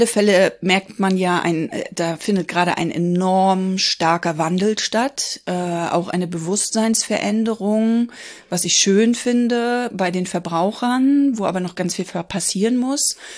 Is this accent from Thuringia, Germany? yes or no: no; Rostock, Mecklenburg-Vorpommern, Germany; ich bin ja irgendwie auch ein Landkind. Also meine Kindheit bestand daraus, dass ich die Hälfte meiner Kindheit in Rostock verbracht habe. Und dann sind wir aufs Land gezogen.